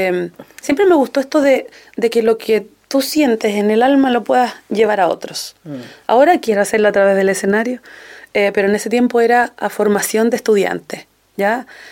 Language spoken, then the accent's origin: Spanish; Chile; queriendo describir el cómo somos los chilenos